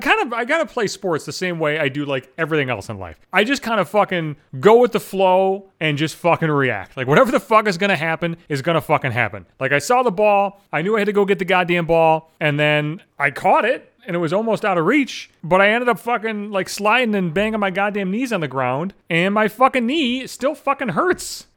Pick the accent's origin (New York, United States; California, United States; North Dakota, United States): New York, United States; Buffalo; I grew up in Buffalo, for fuck's sake.